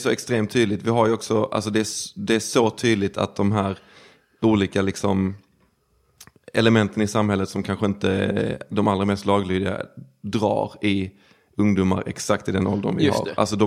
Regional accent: Skåne, Sweden; där det fortfarande är precis som det var när jag växte upp utanför Lund

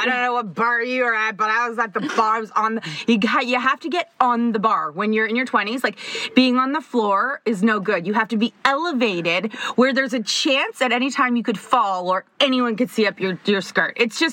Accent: Toronto, Ontario, Canada; we are from Toronto, and we both ended up at the same high school, a high school that is currently like 5 minutes from our house. I still live around the corner from that high school.

